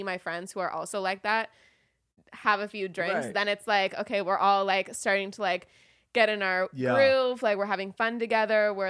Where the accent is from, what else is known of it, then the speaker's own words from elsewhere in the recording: Woodland Hills, California, United States; I grew up in Woodland Hills. So all my friends either went to Calabasas or this other school called El Camino.